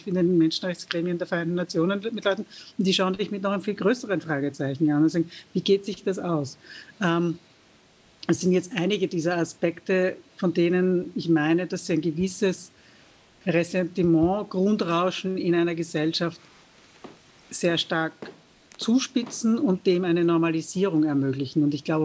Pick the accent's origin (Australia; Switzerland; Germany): Australia; now in Austria; für mich als Australierin ist das österreichische Unabhängigkeitsverständnis nicht nachvollziehbar